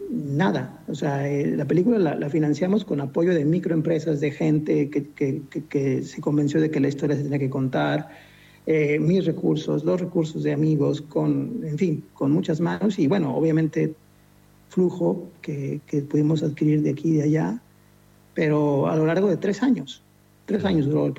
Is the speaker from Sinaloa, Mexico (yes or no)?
no; Durango, Mexico; also born or lived in Mexico City; En Durango, sí, yo nací. Soy originario de Durango. Viví 11 años en Ciudad de México.